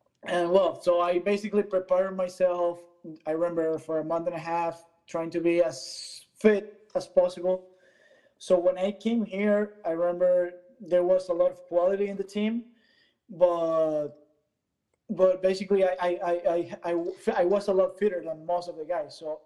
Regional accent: Venezuela; English is a second language; moved away as an adult; I came straight from Venezuela to the college setting, basically, and then from there I went to Sweden.

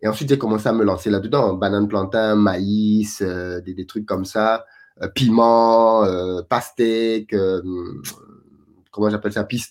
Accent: Douala, Littoral, Cameroon; moved away as an adult; now in France; je suis né, j'ai grandi à Douala. J'ai fait de l'école primaire jusqu'au DUT à Douala, dans différents établissements, d'ailleurs, au gré de nos déménagements familiaux. Mais je les ai tout fait à Douala. Et après mon DUT, je suis venu en France

